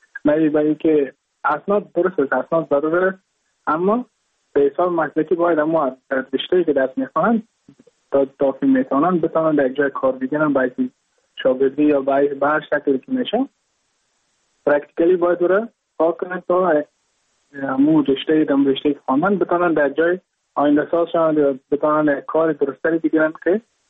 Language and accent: Persian; Mazar-i-Sharif, Balkh, Afghanistan; now in Goa, India; از مزار شریف هستم، از قریه شیرآباد که از قریه درفتاده مزار شریف بخ میباشم، که ما در سال 2019 ماه جون به هندوستان آمدم